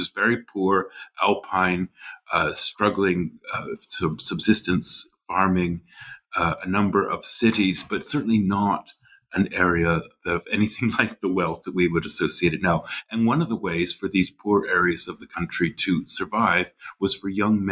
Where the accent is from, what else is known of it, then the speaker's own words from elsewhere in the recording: Canada; moved away as an adult; also born or lived in Nova Scotia, Canada / St Andrews, Scotland; I grew up in Canada, the western prairies of Canada, and then studied for many years in Nova Scotia on the East Coast, made my way across the Atlantic to Scotland, St. Andrews, where I did my PhD